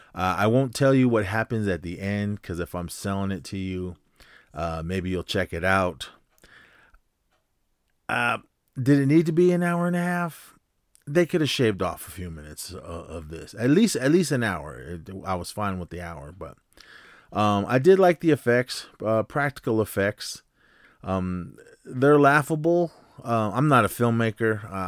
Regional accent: Arizona, United States; I am Native American. I am from the Navajo Nation from Arizona. Full blood.

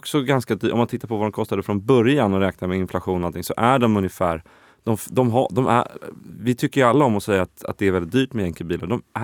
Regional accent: Småland, Sweden; det är lika mycket sten i jorden här som det är hemma i Småland

